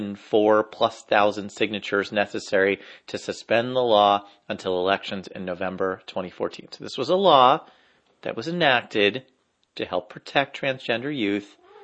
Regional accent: New Jersey, United States; In my home state of New Jersey

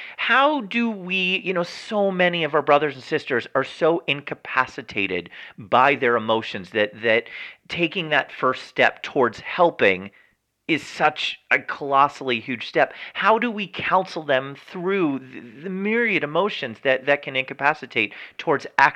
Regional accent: Englewood, New Jersey, United States; born there; I was born in Englewood, New Jersey.

